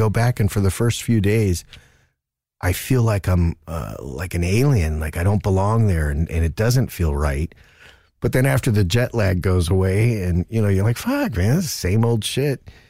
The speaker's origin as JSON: {"language": "English", "region": "New Jersey", "country": "United States", "tie": "born or raised there", "moved": "yes", "lives_now": "Stockholm, Sweden", "said": "You know, I grew up in Jersey. And so all my Christmases were white. And, of course, you know, typically they're white here in Stockholm."}